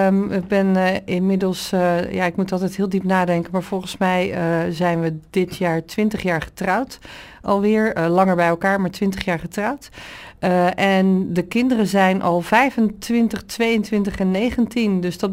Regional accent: Netherlands; born or raised there; also born or lived in Rotterdam

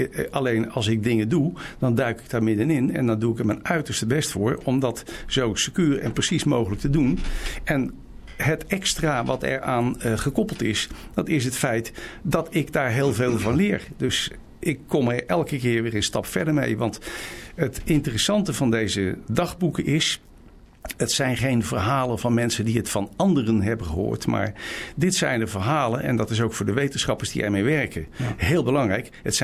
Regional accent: Utrecht, Netherlands; born there; Wij reizen naar Utrecht af, mijn geboortestad, en die wijk die ken ik heel goed.

